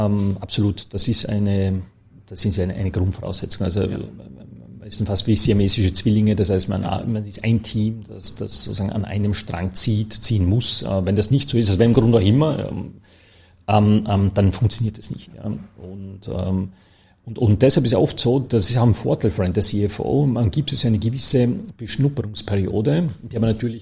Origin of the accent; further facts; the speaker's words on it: Dornbirn, Vorarlberg, Austria; es war natürlich für mich toll als Vorarlberger. Ich bin in Dornbirn zur Schule gegangen